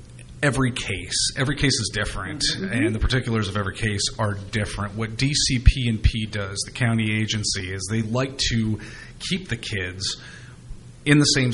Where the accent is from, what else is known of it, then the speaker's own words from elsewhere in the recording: Pennsylvania, United States; And I am from Pennsylvania. For over 13 years, I worked for a state senator as her director of outreach.